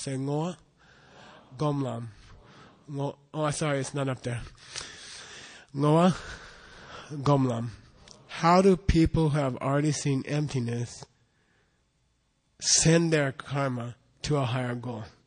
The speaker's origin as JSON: {"language": "English", "town": "Phoenix", "region": "Arizona", "country": "United States", "tie": "born or raised there", "said": "Everyone from Phoenix, I grew up in Phoenix. No fool stays here in the summer, okay?"}